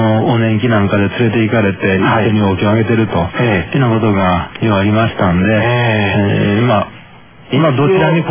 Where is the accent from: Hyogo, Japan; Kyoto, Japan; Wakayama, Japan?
Hyogo, Japan; Takarazuka; born there; 宝塚の仁川ですね。